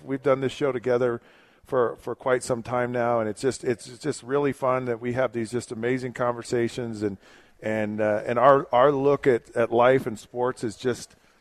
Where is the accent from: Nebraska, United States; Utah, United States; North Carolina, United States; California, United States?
Utah, United States; Springville; Well, I grew up in Utah, and, you know, the thing for me, I grew up in Springville, Utah, a small town, and I lived my childhood dream.